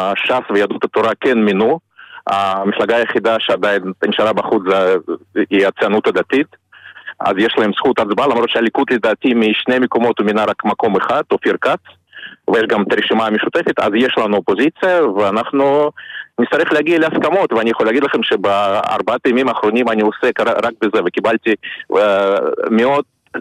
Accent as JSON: {"language": "Hebrew", "region": "Siberia", "country": "Russia", "lives_now": "Israel", "said": "ראשית, אני באתי מרוסיה הקומוניסטית, אז זה לא דומה."}